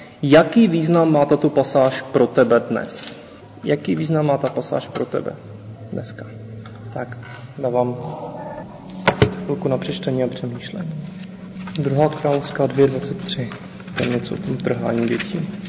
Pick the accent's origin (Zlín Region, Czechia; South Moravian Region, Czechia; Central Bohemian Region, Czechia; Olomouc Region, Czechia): Zlín Region, Czechia; Jablůnka; jsem tady kusek z Jablunky, to je asi 5 kilometrů od Setína, směrem na Valašské Mezříčí, a ženatý, 2 děti, 3. na cestě.